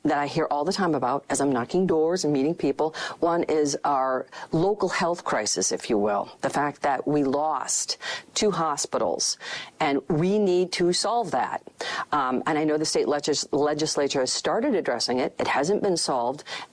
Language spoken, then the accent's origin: English; Eau Claire, Wisconsin, United States; And I grew up in Eau Claire. This is my hometown.